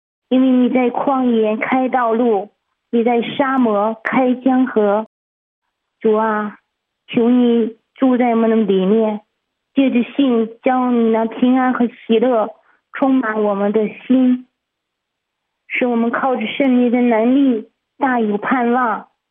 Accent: Hebei, China; 我是河北的

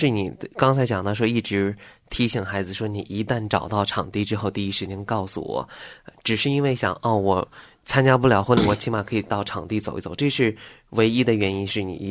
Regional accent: China; 我们中国人通常说，在这个孩子结婚的时候，不光是中国人，其实很多父母都是这样。

